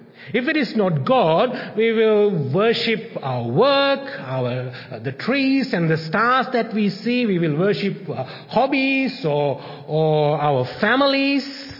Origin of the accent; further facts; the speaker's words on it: Sri Lanka; now in Australia; Although we were born and raised in Sri Lanka, we pretty much call Australia home.